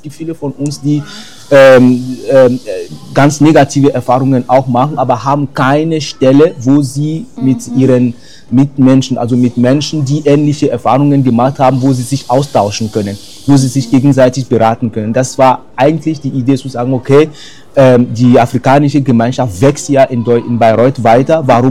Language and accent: German; Benin; ich komme ursprünglich aus Benin, meine Frau ist deutsch, meine Kinder sind deutsch